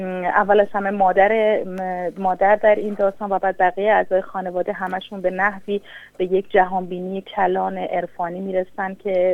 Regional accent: northern Iran, Iran; در باقی که تو در شمال ایران توش بزرگ شدم

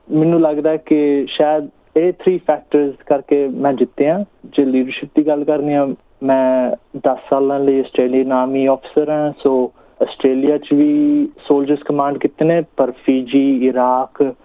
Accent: Punjab, India; now in Sydney, Australia; ਅਸੀਂ ਪੰਜਾਬ ਦੇ ਹਾਂ, ਆਈ ਗੈਸ ਜੰਮਿਆ ਫਤਿਹਗੜ੍ਹ ਸਾਹਿਬ ਡਿਸਟ੍ਰਿਕਟ ਸੀਗਾ, ਅਤੇ ਅਸੀਂ 97 'ਚ ਆਸਟ੍ਰੇਲੀਆ ਆ ਗਏ ਸੀ। ਉਦੋਂ ਦੇ ਅਸੀਂ ਫੈਮਿਲੀ, ਮੰਮਾ ਪਾਪਾ ਅਤੇ ਇੱਕ ਛੋਟੀ ਭੈਣ, ਅਸੀਂ ਇਕੱਠੇ ਆ ਸਿਡਨੀ 'ਚ ਹੀ ਰਹਿ ਰਹੇ ਸੀਗੇ। ਪਹਿਲਾਂ ਹੌਨਸ ਬੀਚ, ਫਿਰ ਗਲੈਨਵੁੱਡ ਹੋ ਗਏ ਸ਼ਿਫਟ।

